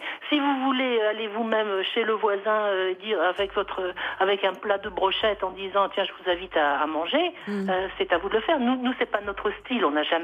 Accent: France; parce que je suis française.

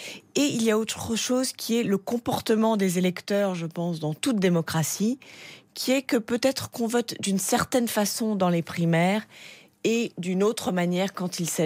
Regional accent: United States; j'ai aussi, en tant qu'Américaine, j'ai mal. Je ne comprends pas ce qui arrive à mon pays.

